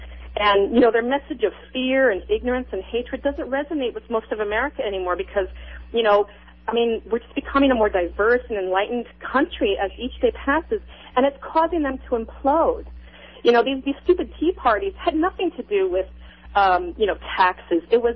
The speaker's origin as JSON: {"language": "English", "town": "Fullerton", "region": "California", "country": "United States", "said": "I'm from Fullerton, Orange County, and I went to an estate sale"}